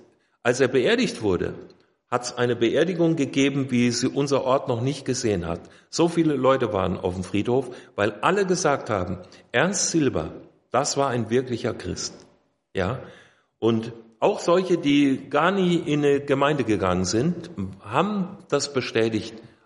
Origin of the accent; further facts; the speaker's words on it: Bad Zwesten, Hesse, Germany; Ich bin im Schwalm-Eder-Kreis groß geworden. Bad Zwesten ist mein Heimatort, bei Bad Wildungen, wer das mal gehört hat, südlich von Kassel. Da bin ich aufgewachsen